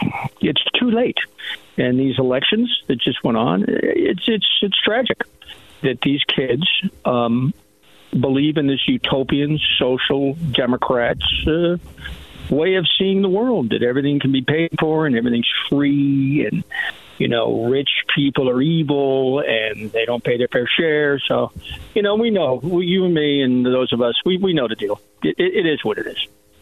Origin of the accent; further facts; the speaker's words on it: Westfield, New Jersey, United States; also born or lived in California; I'm originally from Jersey, Westfield, the one up in Union County.